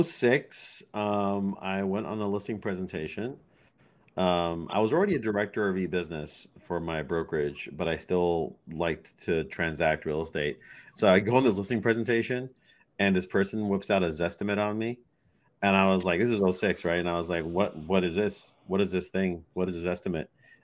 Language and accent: English; Manhattan, New York, United States; I was in Brooklyn mostly, but, you know, I grew up in Manhattan.